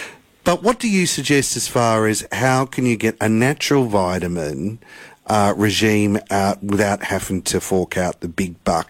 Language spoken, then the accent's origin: English; Tasmania, Australia; because I grew up in Tassie. It's so goddamn cold.